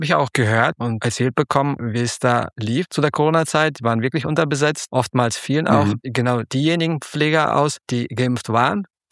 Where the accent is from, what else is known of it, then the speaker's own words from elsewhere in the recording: Darmstadt, Hesse, Germany; now in Berlin, Germany; sind sogenannte Russlanddeutsche und sind während der Perestroika-Zeit 1988 nach Deutschland emigriert. Aufgewachsen bin ich dann in Darmstadt, studierte dann in Leipzig Germanistik und Philosophie.